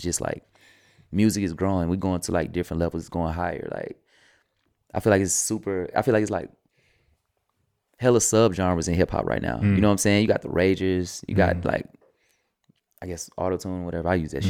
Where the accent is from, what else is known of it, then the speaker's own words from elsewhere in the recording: the South, United States; I'm from the South too, so it's like gonna be a different twist to it.